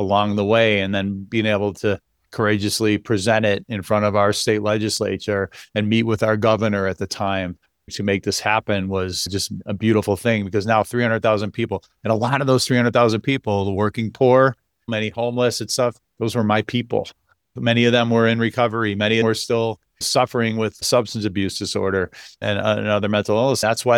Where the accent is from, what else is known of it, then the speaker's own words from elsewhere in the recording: Chicago, Illinois, United States; Next year it's downtown Chicago, which I can't wait. That's where I grew up. That's my hometown.